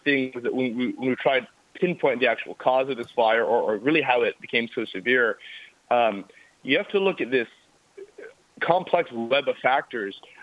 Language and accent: English; California, United States; moved away as an adult; You know, I grew up in California and I left in 2022, shortly after college.